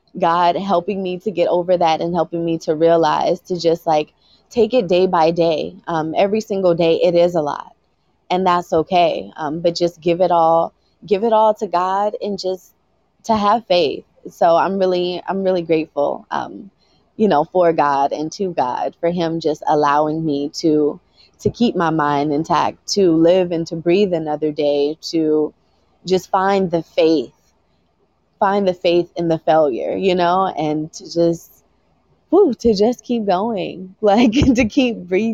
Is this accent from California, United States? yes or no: yes; Pasadena, California, United States; Yes, I am from Pasadena, California. Born and raised.